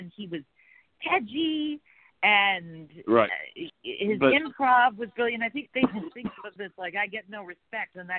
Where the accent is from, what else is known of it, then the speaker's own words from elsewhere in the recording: Toronto, Ontario, Canada; He also did some time at the comedy Yuck Yucks up in Toronto, my hometown.